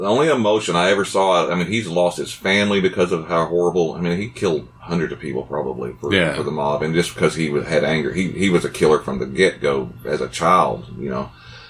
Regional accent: Texas, United States; And we grew up in North Texas where Henry Lee Lucas lived.

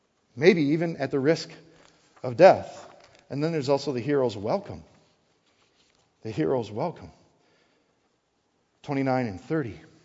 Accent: Wisconsin, United States; And though I'm born and raised in Wisconsin, you know, you just don't, why is it?

